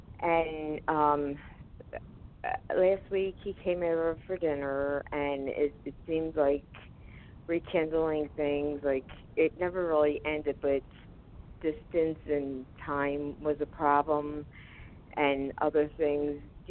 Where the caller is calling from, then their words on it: Pennsylvania, United States; I'm from Pennsylvania.